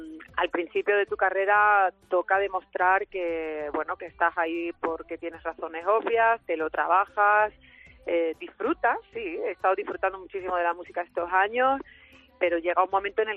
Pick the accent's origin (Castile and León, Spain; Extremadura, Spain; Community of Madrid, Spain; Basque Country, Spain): Extremadura, Spain; Valencia de Alcántara; Formaba parte de una murga de carnavalera en Valencia de Alcántara, en mi pueblo